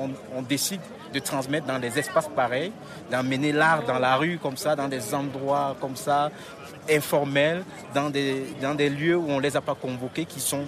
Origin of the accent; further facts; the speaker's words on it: West, Cameroon; les peuples bamileke d'où je viens, à l'ouest du Cameroun.